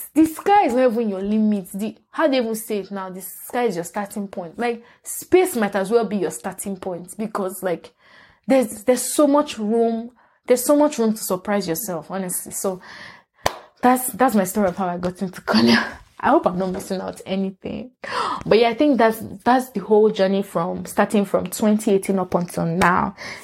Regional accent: Nigeria; I said, see, I'm Nigerian before I'm black. Oh, me, I don't understand this black.

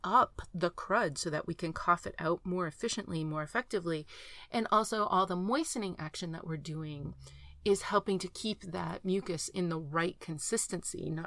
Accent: the South, United States; growing up in the South, we ate a lot.

